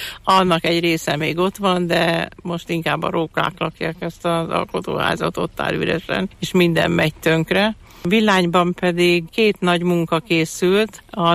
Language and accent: Hungarian; Szabadszállás, Bács-Kiskun, Hungary; born there; vagy és szabadszálláson, én ott születtem, úgyhogy nekem azért is egy különleges, kedves történet, hogy valamit így visszaadhattam annak a térnek, ahonnan elszármazok.